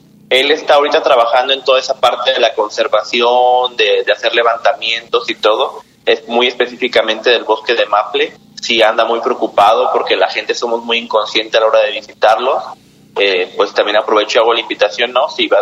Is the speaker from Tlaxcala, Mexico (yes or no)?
no; Talpa de Allende, Jalisco, Mexico; Así es, soy de aquí, de Talpa de Allende.